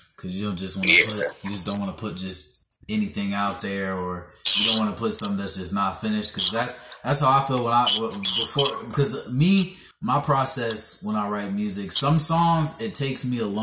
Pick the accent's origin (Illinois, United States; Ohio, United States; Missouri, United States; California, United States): Ohio, United States; Yeah, I'm from Ohio, and when … came out, it was, man, they was rocking, especially Cleveland, all my family from Cleveland.